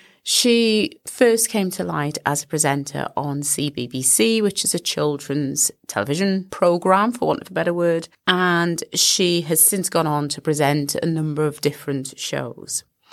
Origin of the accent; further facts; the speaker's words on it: United Kingdom; Angelica and I are 4 years apart in age. And so we grew up in Britain